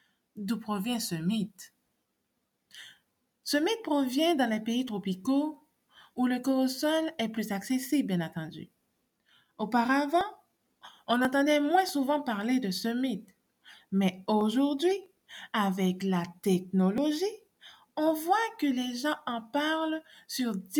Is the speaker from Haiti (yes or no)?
yes; Haiti; Étant donné que je suis haïtienne d'origine